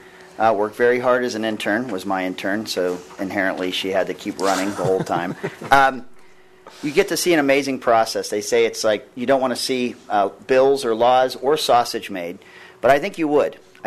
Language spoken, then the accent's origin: English; Pittsburgh, Pennsylvania, United States; 1988, I was from Pittsburgh, Pennsylvania